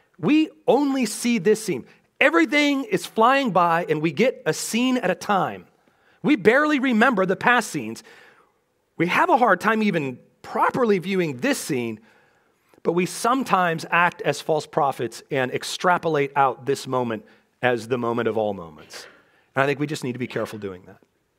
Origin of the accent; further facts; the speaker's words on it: West Coast, United States; growing up on the West Coast, my kids living on the West Coast